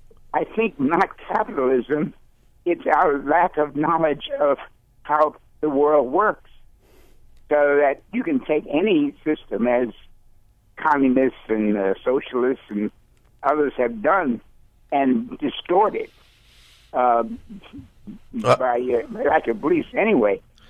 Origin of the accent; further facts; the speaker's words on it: Baltimore, Maryland, United States; I grew up in West Baltimore and left in 1951 to a career and returned in 86.